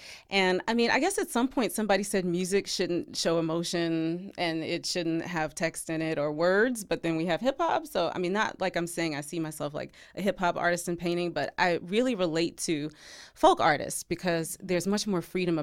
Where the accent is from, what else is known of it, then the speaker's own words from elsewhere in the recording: Virginia, United States; also born or lived in Washington, D.C.; now in Los Angeles, United States; I moved from Washington, D.C. I moved from the East Coast. I grew up in Virginia. And so I was there for 20-something years before I came to Los Angeles.